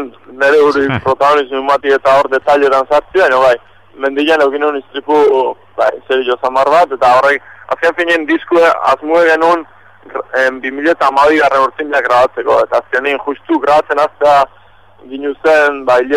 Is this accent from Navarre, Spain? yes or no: no; Azpeitia, Basque Country, Spain; hiru geha Azpeiti harrak